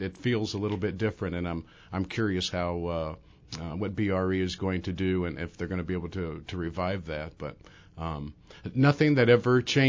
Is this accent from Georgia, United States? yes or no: no; Burlington, Iowa, United States; Again, I was born and raised in Burlington, so but a lot of my friends, I graduated class of 87, they've moved away